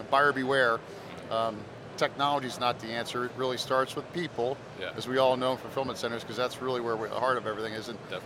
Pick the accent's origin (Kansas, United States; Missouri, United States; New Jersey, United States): New Jersey, United States; I tell you, that's interesting because I'm actually from New Jersey. So when I was in Jersey 15, 20 years ago, the warehouses were really not that common.